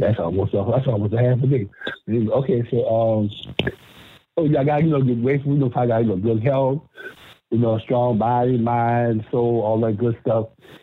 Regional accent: Louisiana, United States; Like Booker said, I'm from Louisiana, so people talk about hot, and talk about it get cold down here

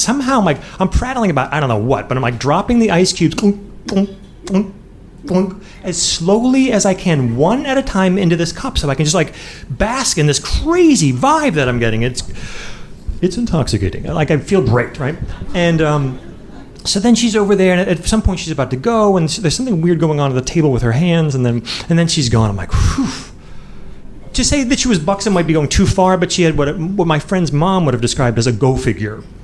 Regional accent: Midwest, United States; now in Boston, United States; And look, I'm from the Midwest, and so not super assertive, never aggressive dude on the dating scene.

